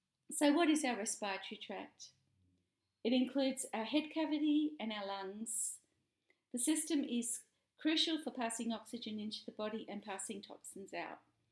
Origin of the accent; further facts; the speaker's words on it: Australia; I'm an Australian naturopath, nutritionist and medical herbalist.